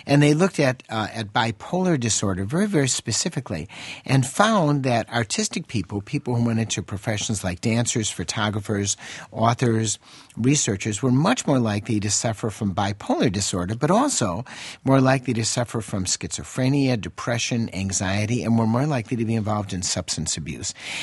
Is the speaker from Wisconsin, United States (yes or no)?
yes; Wisconsin, United States; I mean, I'm from Wisconsin, where not drinking milk is akin to communism.